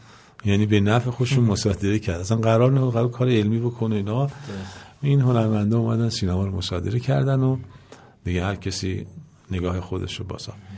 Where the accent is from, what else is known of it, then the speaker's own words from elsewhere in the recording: Iran; first language Persian; من وقتی حرف میزنم تازه شما میفهمید من ایرانی هستم، فارسی زبان هستم